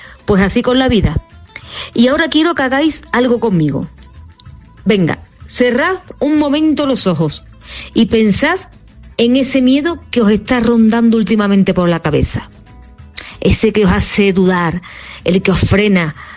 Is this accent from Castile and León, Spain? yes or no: no; Seville, Andalusia, Spain; como buena sevillana y voz del pueblo que soy